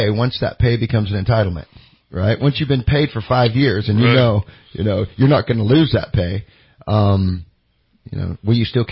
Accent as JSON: {"language": "English", "town": "Cottonwood", "country": "United States", "tie": "born or raised there", "said": "I grew up in Cottonwood. You know, I raised a lot of heck down there."}